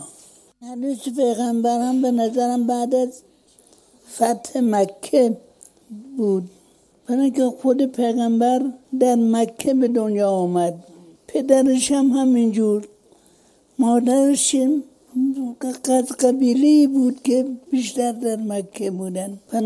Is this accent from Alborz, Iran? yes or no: no; Bidokht, Razavi Khorasan, Iran; born there; also born or lived in Mashhad / Tehran; در بیدخت که متولد شدم، در مشهد مدت کوتاهی، یعنی 4-5 سال زندگی کردم، شغل داشتم، دوستانی دارم. در تهران همینجور، در تهران خوب خیلی وقت گذشت